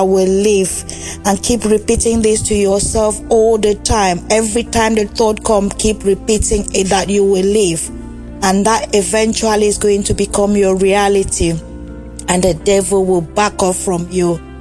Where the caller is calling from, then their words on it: England, United Kingdom; Good morning, DAB family. Then me. … I'm calling from England.